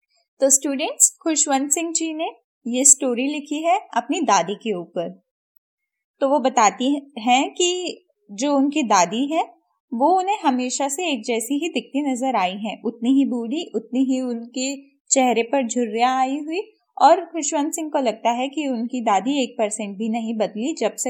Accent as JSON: {"language": "Hindi", "town": "Sonipat", "region": "Haryana", "country": "India", "said": "मैं सोनीपत हरियाणा से बिलोंग करती हूँ।"}